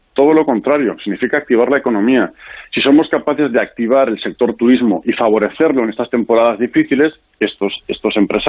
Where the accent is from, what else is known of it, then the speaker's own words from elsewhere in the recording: Spain; pero también lo digo como español